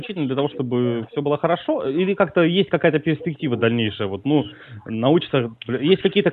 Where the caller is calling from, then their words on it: Russia; Да, я из России, но, тем не менее, я вот вам звоню